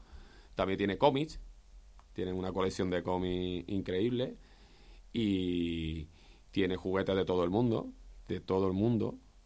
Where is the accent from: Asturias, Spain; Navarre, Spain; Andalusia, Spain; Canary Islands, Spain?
Andalusia, Spain; Cuevas de San Marcos; pero yo he valorado muchísimo, muchísimo, muchísimo lo que es mi pueblo, y como en mi pueblo no vivo en ningún sitio.